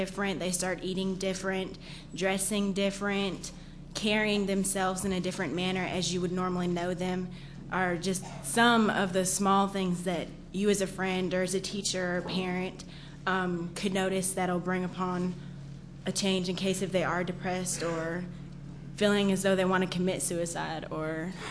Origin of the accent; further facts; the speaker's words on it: Florida, United States; Mr. President, I'm from Walton County, Florida.